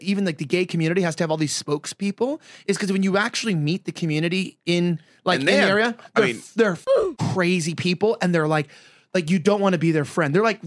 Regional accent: Los Angeles, California, United States; I was born and raised in LA. I moved here from Hollywood, which is close to West Hollywood, which is Boys Town.

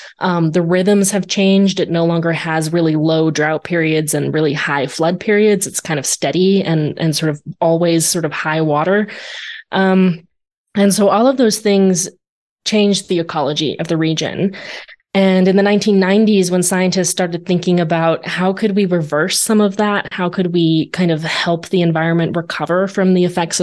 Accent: Arizona, United States; You know, I grew up in Arizona. I've written a lot about the Colorado River, and yet I had never encountered their names.

